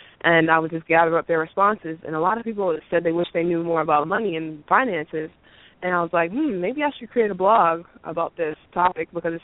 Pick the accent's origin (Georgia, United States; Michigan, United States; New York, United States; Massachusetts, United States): Massachusetts, United States; Boston; I grew up in Boston, so in a town called Dorchester.